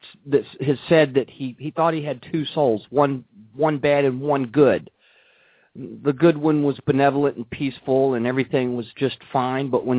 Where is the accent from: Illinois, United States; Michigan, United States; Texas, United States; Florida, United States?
Texas, United States; Senator Ted Cruz, the great senator from my home state of Texas.